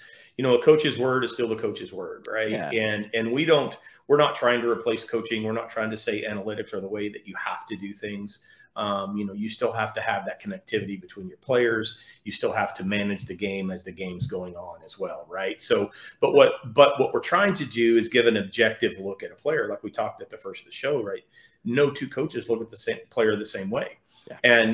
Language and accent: English; Texas, United States; I'm from Texas